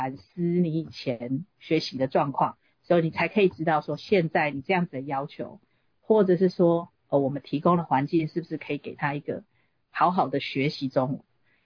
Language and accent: Chinese; Taiwan; now in United States; 很多人都跟我们一样是在台湾长大，或到台湾到一定的年纪，甚至接受完所有的教育之后才来美国。